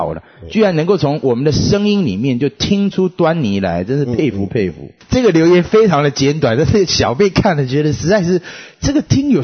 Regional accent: Taiwan; 我当然不像中国人，我是台湾人。

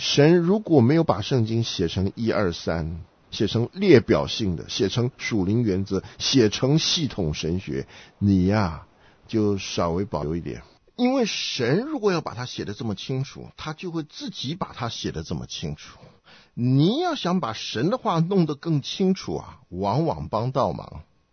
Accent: China; 今天呢，轮到我们中国人、东方人、朝鲜人。

